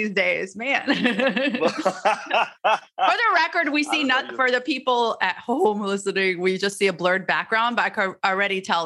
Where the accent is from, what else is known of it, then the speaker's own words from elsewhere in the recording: Alabama, United States; Like I grew up in Alabama. I didn't know you could have dreams until I left.